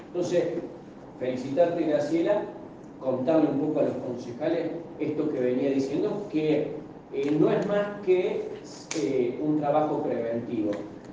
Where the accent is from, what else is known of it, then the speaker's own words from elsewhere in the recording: Noetinger, Córdoba, Argentina; porque yo soy de Nuetinger